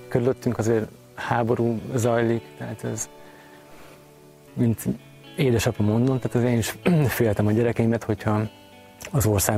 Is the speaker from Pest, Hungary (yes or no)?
yes; Dunakeszi, Pest, Hungary; Én dunakeszi lakos vagyok, ott születtem, ott nőttem fel